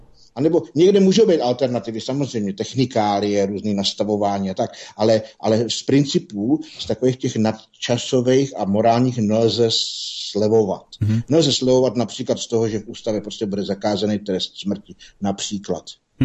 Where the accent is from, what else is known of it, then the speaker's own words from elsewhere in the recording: Praskačka, Hradec Králové Region, Czechia; já jsem z Praskačky, což je blízko Hradce Králové